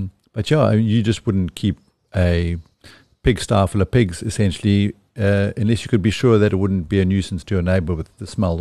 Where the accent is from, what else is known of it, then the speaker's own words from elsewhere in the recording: Eastern Cape, South Africa; born there; I've lived on Fairview since I was 6 years old. I was born in the Eastern Cape, but my folks were from here originally. And since I was six, and I'm quite close to 53 now